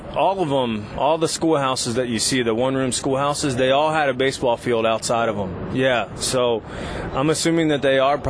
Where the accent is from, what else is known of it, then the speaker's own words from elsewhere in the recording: Coatesville, Pennsylvania, United States; so the house that I grew up in Coatesville is actually closer to Lancaster than where I went to college. So the house I grew up in is about 20 minutes from Lancaster